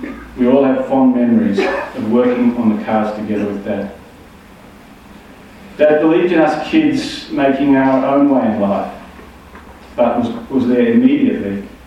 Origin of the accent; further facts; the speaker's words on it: Canberra, Australian Capital Territory, Australia; also born or lived in Sydney; So he took on a 2-year traffic officer training course in Sydney, where I was born in Chatswood. Canberra, a growing young city, was the ideal place to bring up a family for Mum and Dad.